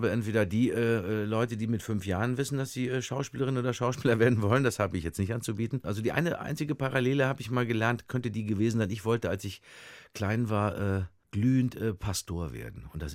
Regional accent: Dortmund, North Rhine-Westphalia, Germany; Wenn man als kleiner Junge in Dortmund aufwächst, dann wird man Borusse.

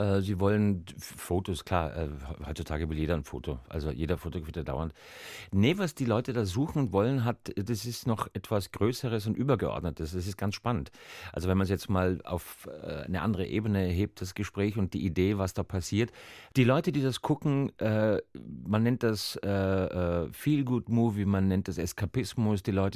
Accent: Hamburg, Germany; now in San Francisco, United States; ich komme aus Hamburg, ich wohne seit 31 Jahren in San Francisco

